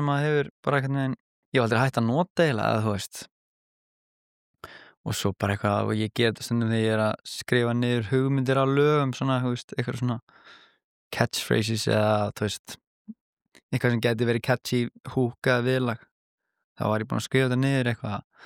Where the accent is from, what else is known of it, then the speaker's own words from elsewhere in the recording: Hafnarfjörður, Capital Region, Iceland; ég uppalinn í Hafnarfirði og hérna, öll fjölskylda minni bara, þú veist, við erum allir miklir haffinningar og hef alltaf búið í Hafnarfirði